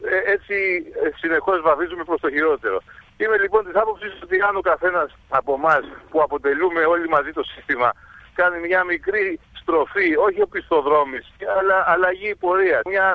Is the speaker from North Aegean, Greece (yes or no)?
yes; Chios, North Aegean, Greece; Εγώ είμαι άνθρωπος που γεννήθηκα στη Χίο, μεγάλωσα στη Χίο, έφυγα για 5 χρόνια από το νησί και συνειδητά ξαναγύρισα πίσω και συνειδητό θα μετά ξαναπήγα πιο πίσω στο χωριό. Ο κόσμος μου είναι το νησί.